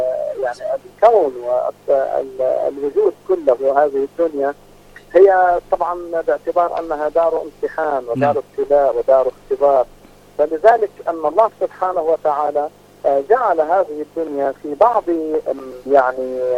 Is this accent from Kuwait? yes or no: no; Lebanon; حتى عندنا في لبنان نجد بأن الكثير من يعني البيئة والنساء والرجال والكبار والصغار